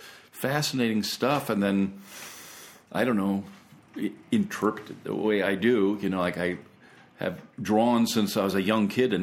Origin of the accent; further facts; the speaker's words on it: Pasadena, California, United States; Yeah, I remember, well, I grew up in Pasadena